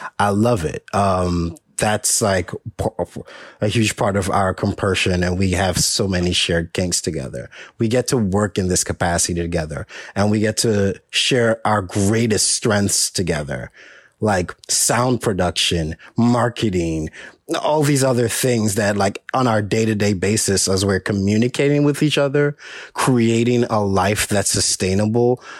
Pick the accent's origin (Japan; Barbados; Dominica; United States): Dominica; because I grew up in the Caribbean in Dominica on a small farm on a house my father built with his own hands